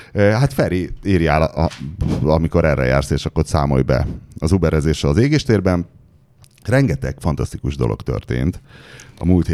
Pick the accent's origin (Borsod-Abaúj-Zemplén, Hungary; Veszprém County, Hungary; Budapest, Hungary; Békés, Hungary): Borsod-Abaúj-Zemplén, Hungary; Miskolc; now in Gravesend, United Kingdom; miskolci vagyok, innen a Görömbölyt, de itt sose laktam, szóval a sztori, 2016 elején költöztünk Angliába